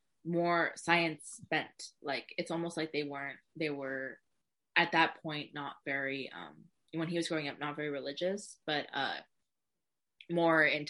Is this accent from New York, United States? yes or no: no; Seattle, Washington, United States; Well, the distant land of the Emerald City, Seattle, yes. it really is an isolated place, but during my lifetime, it's grown into a really big and relevant city in the United States.